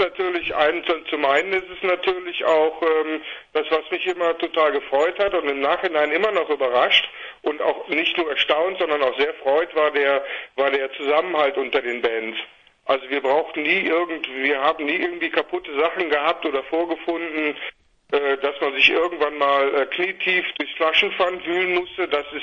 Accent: Bonn, North Rhine-Westphalia, Germany; Ja, wir kommen aus Bonn.

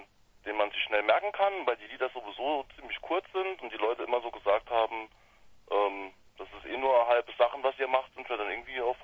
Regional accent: St. Ingbert, Saarland, Germany; Wir sind alle aus St. Ingbert.

